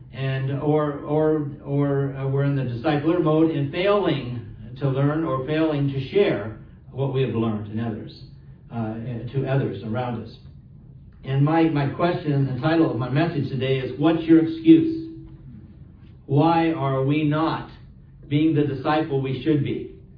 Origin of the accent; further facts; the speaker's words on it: Salem, Oregon, United States; I grew up in the state of Oregon. Again, as I mentioned then in Sunday School, please pray for Oregon. That's a state that I grew up in. I was born in Salem, the capital